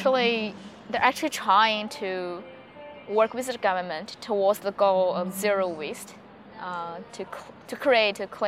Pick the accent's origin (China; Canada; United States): China; English is a second language; there are some small towns in China as well, like my hometown, where you can see things change very slowly.